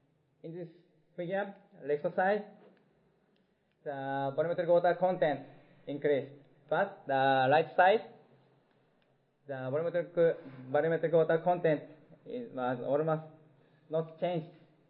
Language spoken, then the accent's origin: English; Japan; English is a second language; o everyone … from Japan.